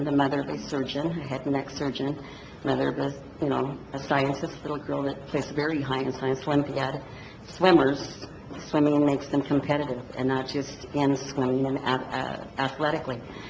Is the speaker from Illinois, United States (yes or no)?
no; Warden, Washington, United States; now in Moses Lake, United States; I grew up in Warden, and I'm from Moses Lake now.